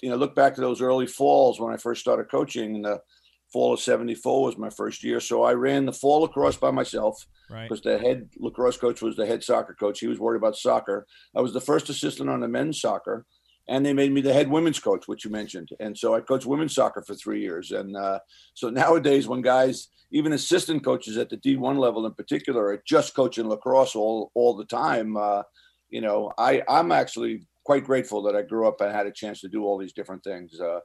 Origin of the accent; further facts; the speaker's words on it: New York, United States; I grew up on Long Island. This is going to sound strange to people. I grew up on Long Island, but I'd never seen lacrosse before I got to college.